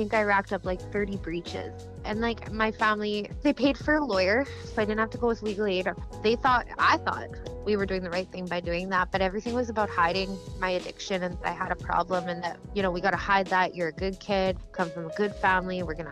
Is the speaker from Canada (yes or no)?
yes; Yorkton, Saskatchewan, Canada; I grew up in Yorkton, and in the city that I was living in, I started to hang out with the older kids